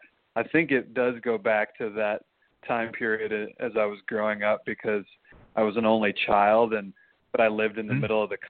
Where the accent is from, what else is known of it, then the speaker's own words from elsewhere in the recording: Oregon, United States; Originally, funny enough, I'm from the country, and I'm originally from Oregon